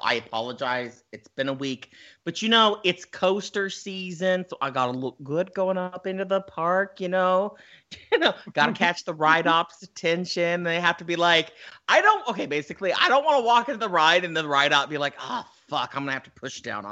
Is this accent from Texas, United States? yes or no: yes; Texas, United States; born there; You know, it's funny you say that. I was born in Texas.